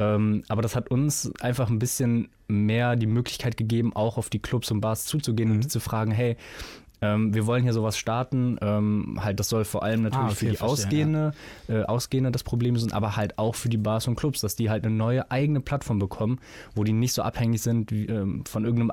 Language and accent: German; Olpe, North Rhine-Westphalia, Germany; Ich komme aus Olpe im Sauerland.